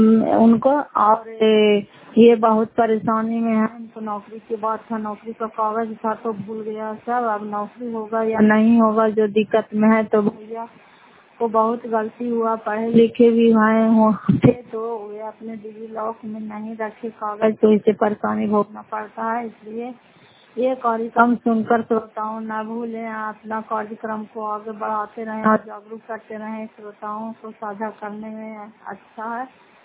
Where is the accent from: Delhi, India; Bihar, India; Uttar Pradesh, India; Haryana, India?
Bihar, India; Fatehpur